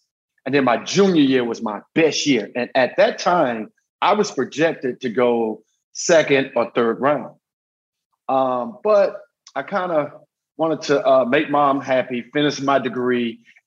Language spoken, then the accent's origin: English; Lufkin, Texas, United States; So I first grew up in Lufkin, Texas, which is about 90 miles east of Houston.